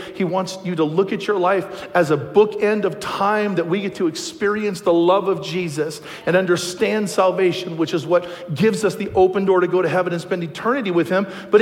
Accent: West Coast, United States; So I come from the West Coast. My family's there, or over the years they've been there.

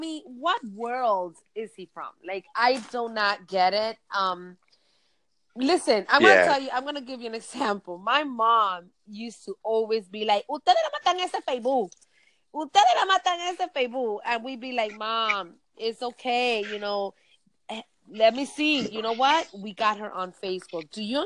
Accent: Puerto Rico; English is a second language; now in New York City, United States; I was born and raised in Puerto Rico. We went to New York City in Washington Heights. I didn't speak that much English.

